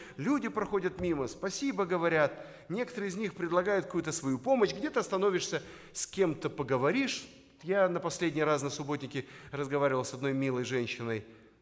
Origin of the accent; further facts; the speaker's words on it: Chișinău, Moldova; я родился и вырос в Кишиневе. Я, моя жена, мы коренные кишиневцы. Ну, дети, естественно, уже у нас родились там. Для нас это родной город.